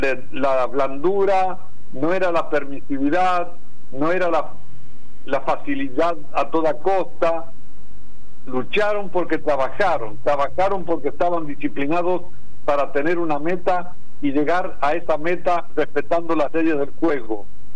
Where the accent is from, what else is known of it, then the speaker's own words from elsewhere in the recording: Argentina; Creo que hoy hemos mostrado que somos Argentina, un país al margen de la ley.